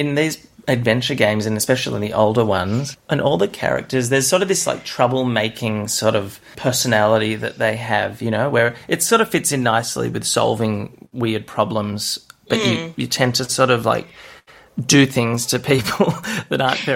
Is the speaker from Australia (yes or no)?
yes; Australia; You know, we're Australian. We're an Australian studio. Why don't we do something that we can be proud of, something more close to home?